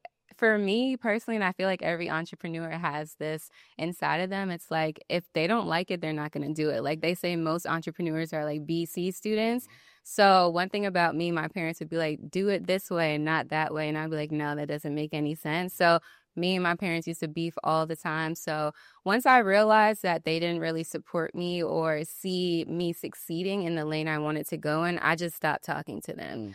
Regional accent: Albany, New York, United States; I'm from Albany, New York.

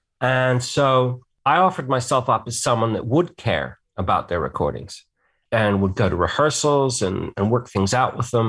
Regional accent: England, United Kingdom; So I grew up in England and it was interesting to see England through kind of like my parents' American eyes

